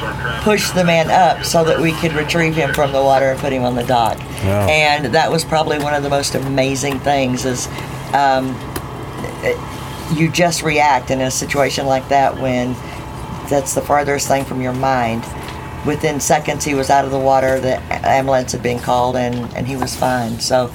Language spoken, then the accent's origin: English; Texas, United States; I am a redneck from Texas, and you know, things were a little different when I got down here to the Florida Keys.